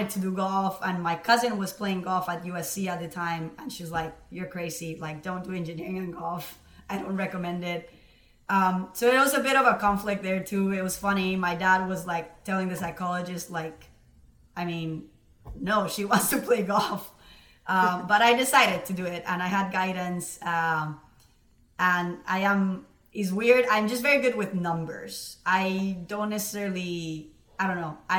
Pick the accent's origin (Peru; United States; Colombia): Colombia; And growing up in Colombia, I was very lucky.